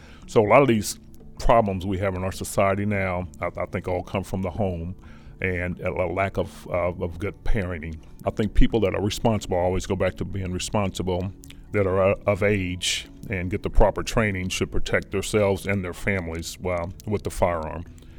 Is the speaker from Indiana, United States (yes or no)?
yes; Indianapolis, Indiana, United States; but I grew up in Indianapolis in a real bad area.